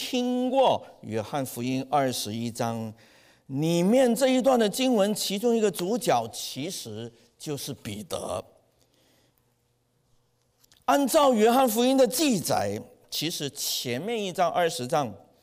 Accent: China; 我们中国人是什么？吃早饭的啊

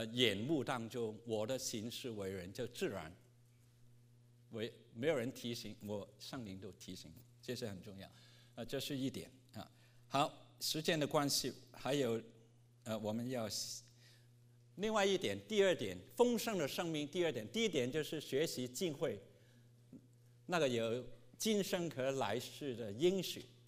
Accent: Hong Kong; 我从香港来，香港700万人

